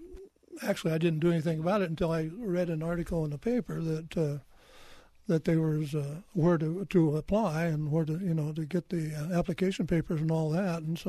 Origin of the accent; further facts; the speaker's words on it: Oregon, United States; I was born and raised in Oregon, and I had never gone to the fair.